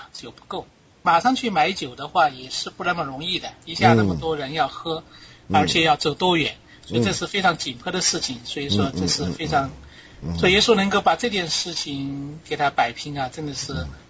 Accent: Sichuan, China; accent: Sichuan; 我想我从小在四川话里没有讲过

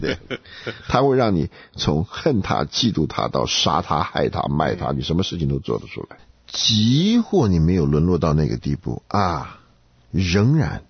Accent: China; 所谓和睦的话，又不是像我们中国人所想那种讲好话，

